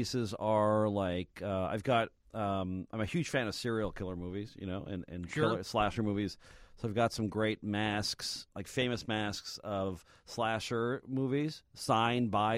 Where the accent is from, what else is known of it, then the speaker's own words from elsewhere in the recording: Canada; growing up in Canada